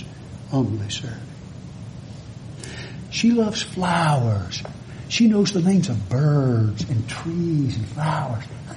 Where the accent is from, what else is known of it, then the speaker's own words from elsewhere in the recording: Satsuma, Alabama, United States; now I'm from Satsuma, Alabama.